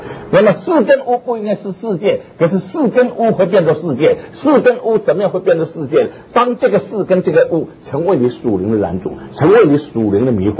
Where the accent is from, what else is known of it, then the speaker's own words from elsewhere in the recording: China; 所以我们中国人说父不父子不子，子不子，就是这就从这个地方来的。